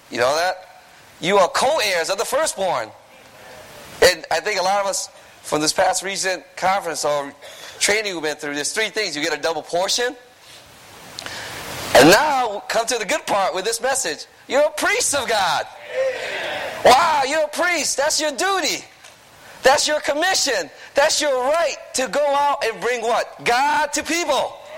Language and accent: English; Newington, Connecticut, United States; I am from Newington, Connecticut.